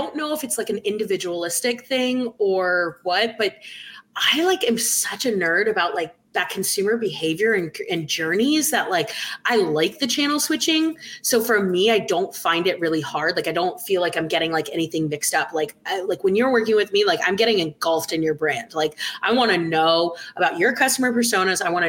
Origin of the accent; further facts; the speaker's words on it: California, United States; I'm also from California. And so I'm so used to the mountains and trees all the time.